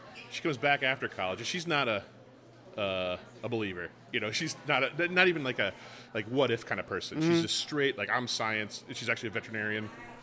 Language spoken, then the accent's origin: English; Menominee, Wisconsin, United States; now in Hudson, United States; All right. Well, I grew up in Menominee, Wisconsin, which was a lumber baron town.